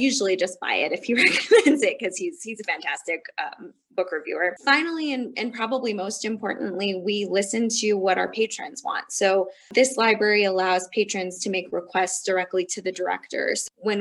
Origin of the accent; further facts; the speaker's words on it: Las Vegas, New Mexico, United States; also born or lived in Denver; I'm originally from New Mexico. I'm just down the road in Las Vegas. So I grew up in a small municipal town, like a lot of people in Taos.